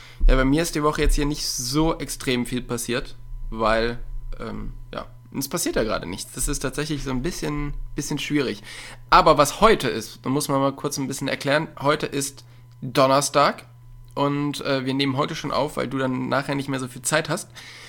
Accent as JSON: {"language": "German", "region": "North Rhine-Westphalia", "country": "Germany", "said": "Ich komme ja aus der Nähe von Köln"}